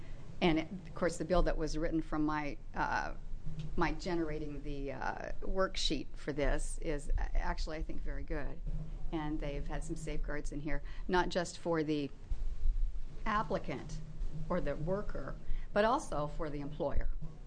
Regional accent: Dallas, Oregon, United States; from Dallas, Oregon.

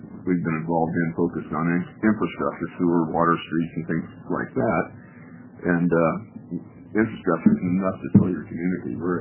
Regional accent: Lowell, Oregon, United States; I grew up in Lowell, and I moved back about 15 years ago.

